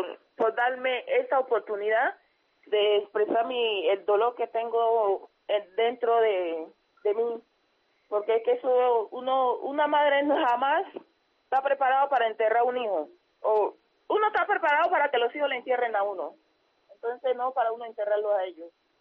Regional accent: Chocó, Colombia; now in Bogotá, Colombia; Somos de Chocó. Yo soy de un pueblo que se llama Acosó, que fuimos desplazados por la guerrilla. Entonces, en 1999 lo desplazó la guerrilla del pueblo donde somos nosotros, pero el ese mío es de Condoto.

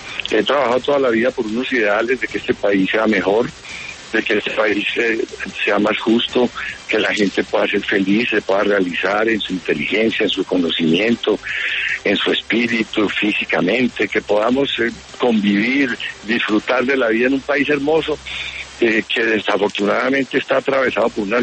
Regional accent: Colombia; ¿Qué esperamos que ocurra allá como colombianos?

